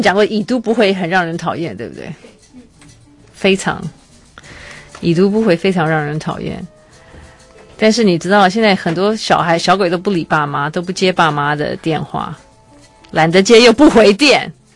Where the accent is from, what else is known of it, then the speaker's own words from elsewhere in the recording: Taiwan; 我们台湾人又多了一个全球第一，我们是全世界最爱手机上网的人